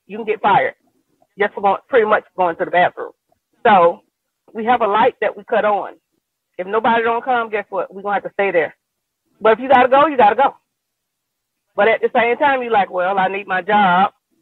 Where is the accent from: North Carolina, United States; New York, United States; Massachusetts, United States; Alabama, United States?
Alabama, United States; Birmingham; I'm from Birmingham, Alabama, and I work in the Bessemer Amazon.